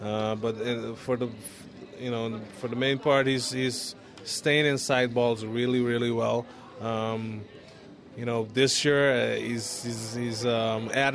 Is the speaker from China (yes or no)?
no; Curaçao; Retired right before my 35th birthday. Went home to my home country. Started a baseball academy, the Dutch Antilles Baseball Academy.